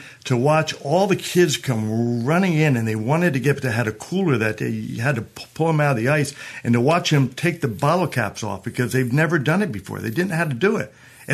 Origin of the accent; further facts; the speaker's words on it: New Jersey, United States; I was born and raised in Northwest New Jersey, so you think of hot dogs, you think of Coney Island.